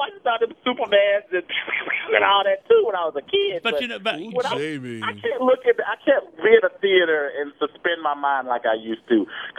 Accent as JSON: {"language": "English", "region": "the South", "country": "United States", "said": "I'm from the South."}